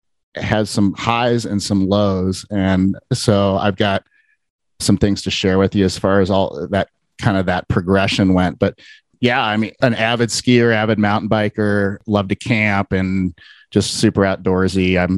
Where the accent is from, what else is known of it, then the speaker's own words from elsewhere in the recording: Cincinnati, Ohio, United States; moved away as an adult; now in Salt Lake City, United States; I've lived here for 22 years. I'm originally from Cincinnati, moved here when I was 26